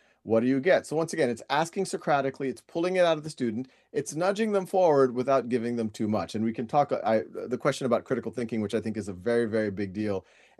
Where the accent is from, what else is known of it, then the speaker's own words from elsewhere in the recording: New Orleans, Louisiana, United States; I was in Boston at the time. I was born and raised in New Orleans. Family was in New Orleans.